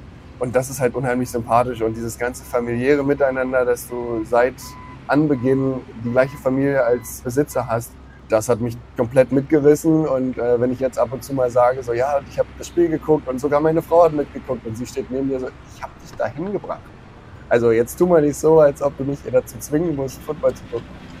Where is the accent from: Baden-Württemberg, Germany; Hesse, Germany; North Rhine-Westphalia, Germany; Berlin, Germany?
Berlin, Germany; Ich bin euer Steelers-Face für Deutschland. Ich komme aus Berlin, bin 31 Jahre alt, verheiratet